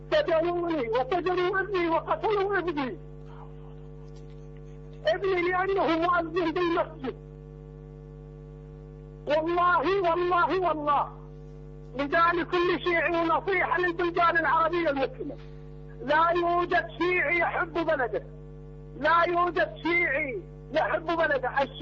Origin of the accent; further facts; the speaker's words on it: Iraq; أنا إمام وخطيب من العراق.